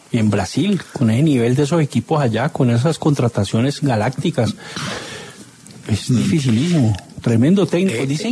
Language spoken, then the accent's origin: Spanish; Zarzal, Valle del Cauca, Colombia; Sí, de Bugalagrande, eso es cerca de ahí de donde yo soy. Ahí es Zarzal.